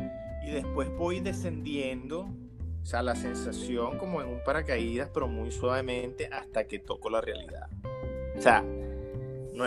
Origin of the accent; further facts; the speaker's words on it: Venezuela; yo me crié en Venezuela, lastimosamente ya venía en decadencia